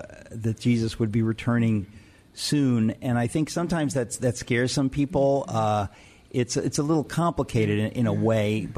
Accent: Texas, United States; from Texas, and I'm sitting here with Ann Graham Watts.

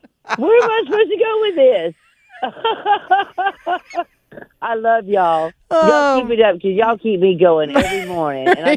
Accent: Alabama, United States; Locust Fork, Blount County, because I'm from Blount County as well.

